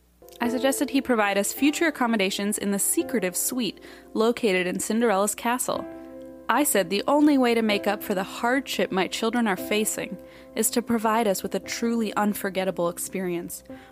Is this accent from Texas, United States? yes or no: yes; Texas, United States; I'm from Texas.